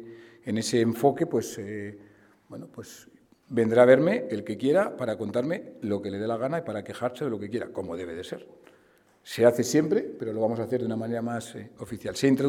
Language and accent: Spanish; Logroño, La Rioja, Spain; Ahora mismo, desde luego que somos del Partido Popular, pero ante todo somos logroñeses. Y vamos a trabajar por la ciudad y vamos a trabajar por todos los logroñeses